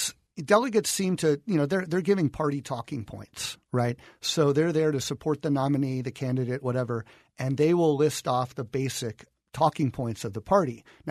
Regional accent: Tucson, Arizona, United States; I'm a teacher from Tucson, Arizona. I teach government and politics.

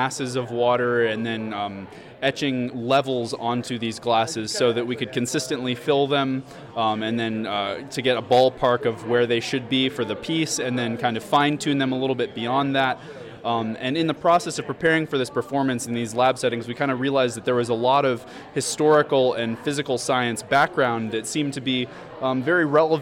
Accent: Chapel Hill, North Carolina, United States; I'm from Chapel Hill, North Carolina.

